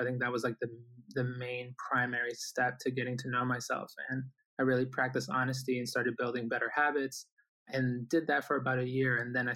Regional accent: Boston, Massachusetts, United States; also born or lived in Guayaquil, Ecuador; I was born in Ecuador in the city of Guayaquil, and I came with my family to the United States when I was about 4 years old. So I definitely think of myself as Ecuadorian American. I think it's a good mixture of both. And I grew up in the city of Boston.

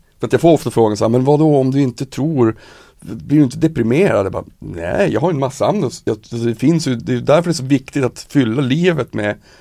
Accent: Piteå, Norrbotten County, Sweden; moved away as an adult; Det är konstigt att jag flyttade när jag var 18 från Piteå.

